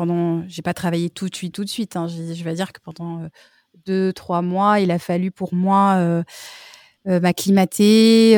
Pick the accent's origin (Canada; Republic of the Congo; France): France; accent: French; Et oui, moi avec mon accent français